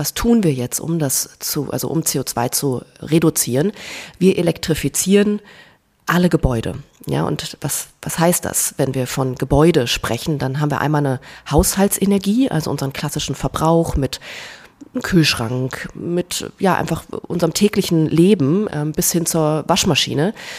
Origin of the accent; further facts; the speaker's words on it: Berlin, Germany; Ich bin Berliner Göre, immer schon im Großstadt-Setup groß geworden